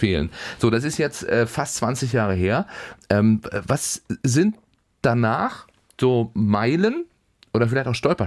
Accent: Schleswig-Holstein, Germany; Viele haben noch nicht mal einen Keller bei uns in Schleswig-Holstein.

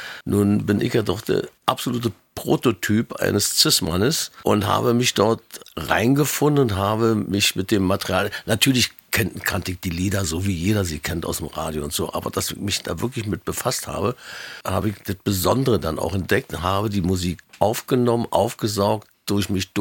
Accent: Berlin, Germany; Berlin. Nicht, weil es die Hauptstadt ist dieses Landes, sondern weil es meine Heimatstadt ist. Da bin ich geboren. Ich bin übrigens, gerade wenn ich mit … auf der Bühne bin, der Einzige, der in Berlin geboren ist.

